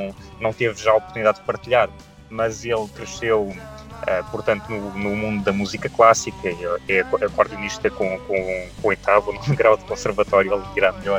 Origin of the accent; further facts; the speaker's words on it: Belas, Lisbon, Portugal; não cresci naquele ambiente mais rural, mais típico. Sou de Lisboa, mais concretamente da zona de Belas, de Sintra.